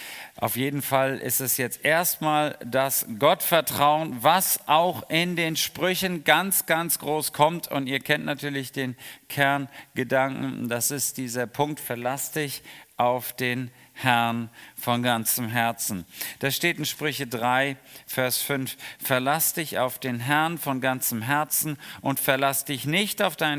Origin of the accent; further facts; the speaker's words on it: Bad Ems, Rhineland-Palatinate, Germany; wir kommen aus Bad Ems, da waren die Römer, da ging der Limes durch.